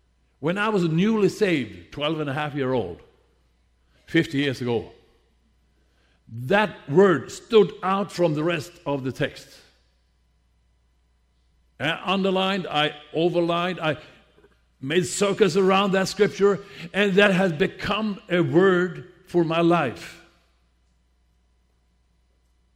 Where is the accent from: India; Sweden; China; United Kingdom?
Sweden; English is a second language; now in United States; We come from Sweden, my wife and I.